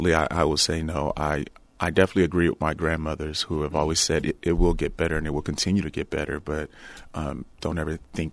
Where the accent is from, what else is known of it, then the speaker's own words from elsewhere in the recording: Louisiana, United States; having seen them growing up in Southwest Louisiana